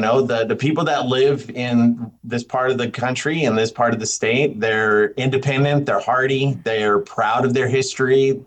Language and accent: English; San Jose, California, United States; also born or lived in East Coast; I was a transplant from the East Coast. My dad worked for IBM. I grew up in South San Jose.